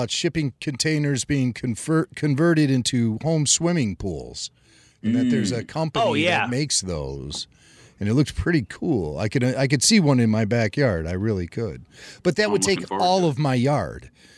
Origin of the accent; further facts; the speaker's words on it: Northbrook, Illinois, United States; when I was growing up in Northbrook, that's when John Hughes was filming all of his movies out there.